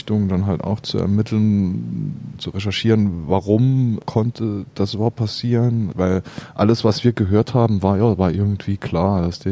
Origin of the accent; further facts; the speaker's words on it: Quierschied, Saarland, Germany; born there; ich bin tatsächlich gebürtiger Querschieter